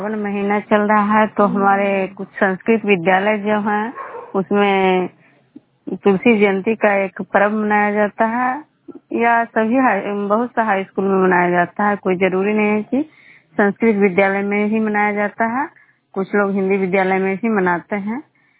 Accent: Khajra, Bihar, India

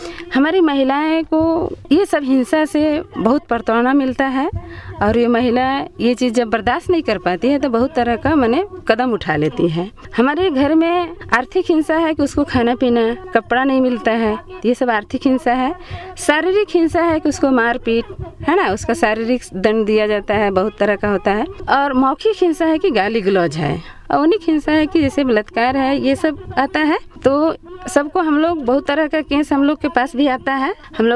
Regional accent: Simaria, Jharkhand, India; और मैं ग्रामम गाँव का रहने वाली हूँ। मेरा प्रखंड सिमरिया है, जिला चतरा।

